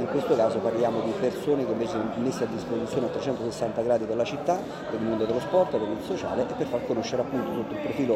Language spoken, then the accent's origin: Italian; Borgo Sabotino, Lazio, Italy; appartengo fondamentalmente a quattro borghi. I miei genitori sono di Borgo Bensizza, io di Borgo Sabotino, lavoro sul lungomare di Latina, quindi Sabotino.